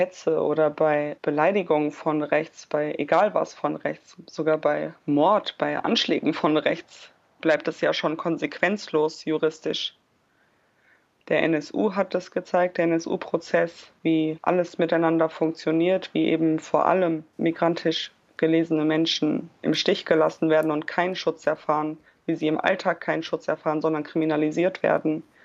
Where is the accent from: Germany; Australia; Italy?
Germany; obwohl ich hier geboren und aufgewachsen bin.